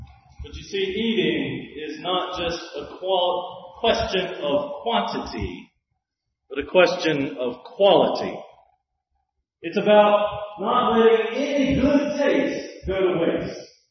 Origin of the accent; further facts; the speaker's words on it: Georgia, United States; The way folks were meant to eat is the way my family ate when I was growing up in Georgia.